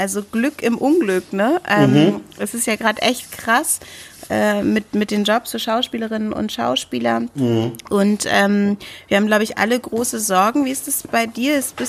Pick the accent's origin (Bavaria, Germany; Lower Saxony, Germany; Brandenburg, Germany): Lower Saxony, Germany; für mich als Niedersächsin